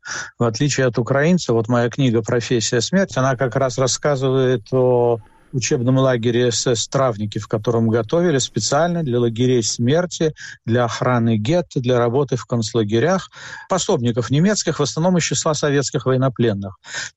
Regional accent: Latvia; родился я в Латвии, жил в Латвии, учился там и так далее.

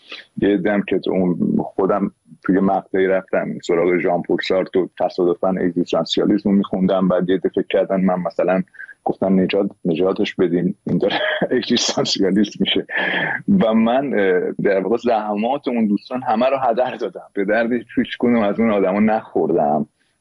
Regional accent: Iran; به زندگی خودم به عنوان یه ایرانی نمیتونستم بی تفاوت باشم

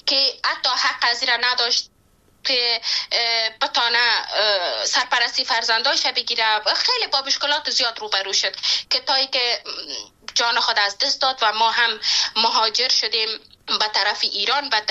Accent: Panjshir, Afghanistan; born there; نتانستم که به پنجشیر برم و جایی که من زادگاهم است

